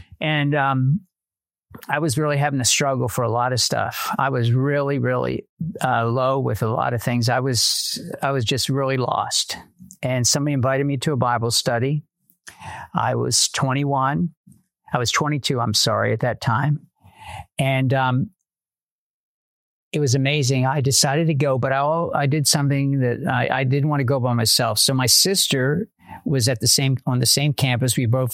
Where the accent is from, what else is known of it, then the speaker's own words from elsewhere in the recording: Pennsylvania, United States; also born or lived in Chester; I was born in Chester, Pennsylvania. Patty was born in Westchester. We met in Tennessee, which is unusual and wild. But I grew up in the very southeast corner of Pennsylvania, 17 miles from Philadelphia, to a wonderful family.